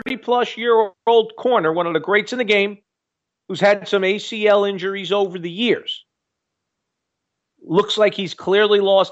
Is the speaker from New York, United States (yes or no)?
yes; New York, United States; Do I have any guarantees or any insight truly, despite being a New Yorker, and how this all shakes out?